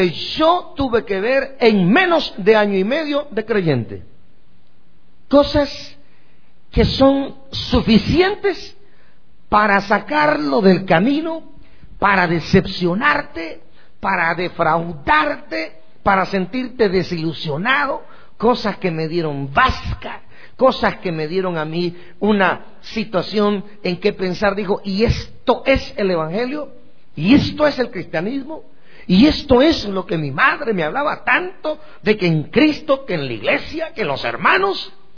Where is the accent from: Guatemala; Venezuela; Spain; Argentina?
Guatemala; Recuerdo de que pues en mi pueblo y en Guatemala los cultos eran a las 9, las 10 de la mañana.